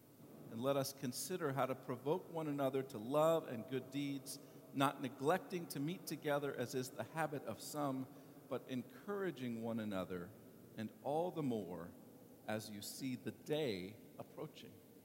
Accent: California, United States; I was particularly moved, being a Californian, at the images of the horrific, destructive wildfires

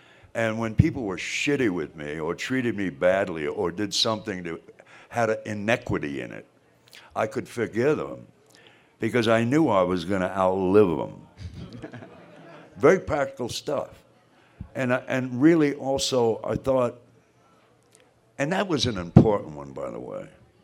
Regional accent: United States; I went, I'm an American, man. I can pull this shit off.

